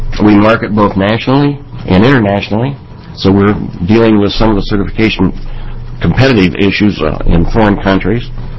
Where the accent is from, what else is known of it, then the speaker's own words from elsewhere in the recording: Oregon, United States; born and raised in Eastern Oregon, so that'll give you a little insight into probably my political views.